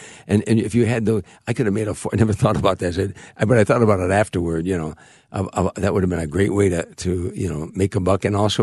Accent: Chicago, Illinois, United States; You know, that we're from Chicago. In Chicago, it snows, it rains, it sleets.

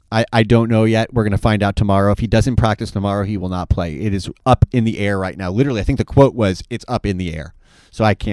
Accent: New York, United States; I am from New York.

